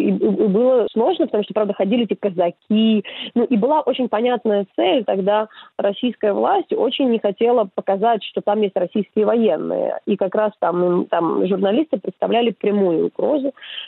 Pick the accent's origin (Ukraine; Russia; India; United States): Ukraine; Kyiv; здравствуйте, я из Киева